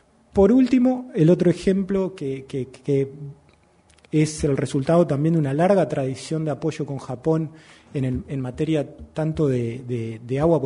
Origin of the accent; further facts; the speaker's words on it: Junín, Buenos Aires Province, Argentina; moved away; lo cual está muy por debajo del lugar de donde yo vengo, que es Junín.